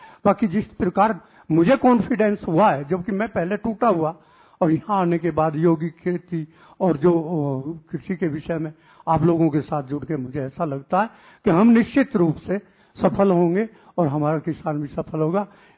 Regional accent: Hapur, Uttar Pradesh, India; मैं जनपद हापुड़ उत्तर प्रदेश से आया हूँ, और पहली बार आया हूँ

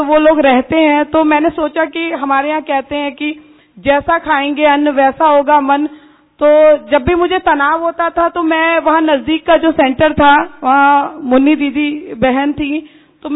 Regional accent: Faridabad, Haryana, India; मैं हरियाणा के फरीदाबाद से आती हूँ

